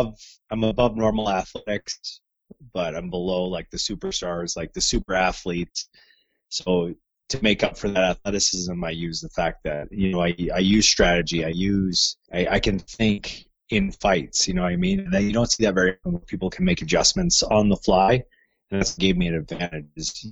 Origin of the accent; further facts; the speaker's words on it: Saskatoon, Saskatchewan, Canada; born there; I was born in Saskatoon, Saskatchewan